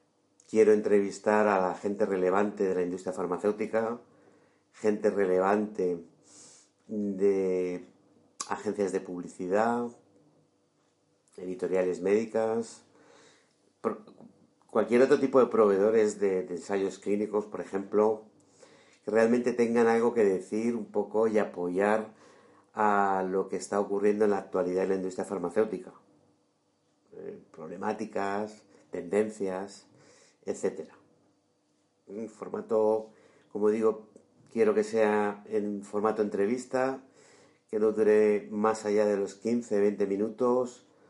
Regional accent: Madrid, Community of Madrid, Spain; born there; nacido en Madrid

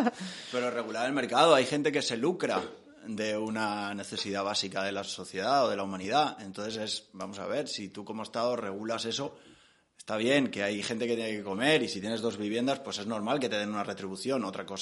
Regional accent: Catalonia, Spain; pero yo, que soy catalán, no he conocido ninguna tierra

